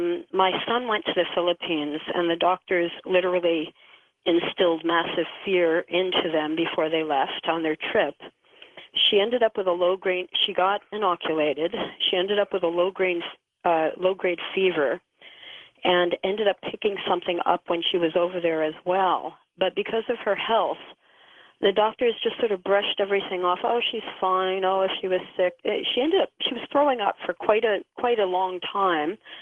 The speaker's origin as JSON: {"language": "English", "region": "New York", "country": "United States", "said": "I'm from New York. Your voice sounds like home to me, so I'm really enjoying this program today."}